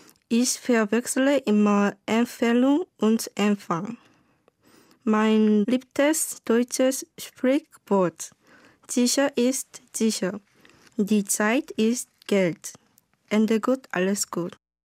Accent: South Korea; German is a second language; now in Cologne, Germany; Ich komme aus Südkorea. Ich bin 1995 Jahre geboren. Ich wohne in Köln.

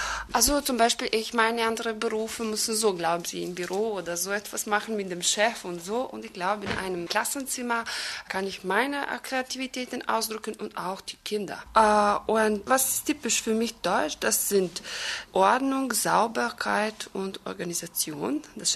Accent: Belgrade, Serbia; German is a second language; Ich komme aus Serbien, aus Belgrad. Mein Geburtsdatum ist 22. Mai 1977.

